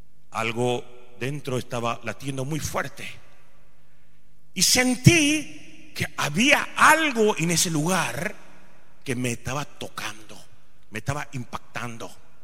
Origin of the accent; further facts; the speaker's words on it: India; Spanish is a second language; nací en la India. Y cuando crecía tenía mucho interés en religiones